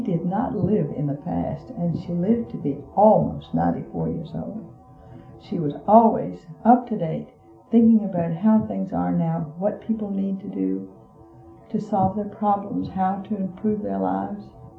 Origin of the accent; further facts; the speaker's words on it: Virginia, United States; We did not, when I was growing up in Virginia, we did not look down on black people at all